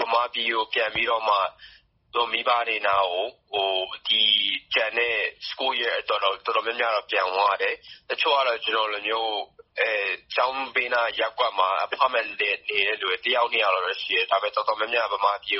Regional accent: United States; ကျွန်တော်တို့ဒီအမေရိကန်မှာမွေးတဲ့ဒါမှမဟုတ်အမေရိကန်မှာကြီးလာတဲ့ကျွန်တော်လိုမျိုးဗမာလူငယ်တွေ

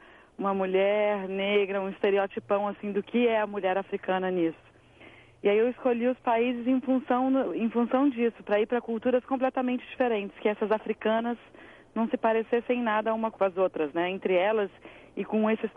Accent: Brazil; born there; o país onde eu nasci.

